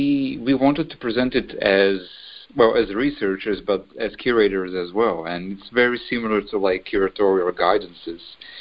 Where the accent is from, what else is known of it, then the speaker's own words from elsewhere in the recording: Serbia; moved away as an adult; now in Podgorica, Montenegro; Yeah, I'm originally from Serbia, and I just moved here like a few months ago, so I'm living somewhere in between.